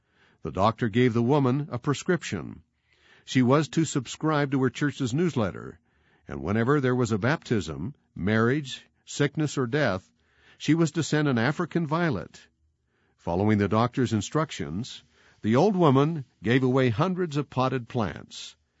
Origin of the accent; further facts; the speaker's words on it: Taiwan; Growing up in Taiwan, I had always dreamed of going to school in England.